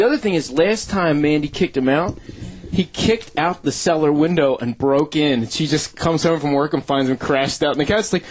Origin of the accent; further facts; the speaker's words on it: Philadelphia, Pennsylvania, United States; I'm proud. I'm from South Philly.